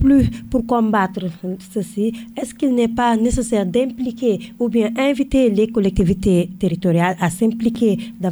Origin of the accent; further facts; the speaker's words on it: Senegal; il y a chez nous au Sénégal, les Badianegor et autres, les OCB